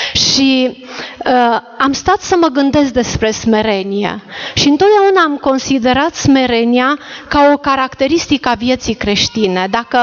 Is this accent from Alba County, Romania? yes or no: yes; Cugir, Alba County, Romania; de la Cugir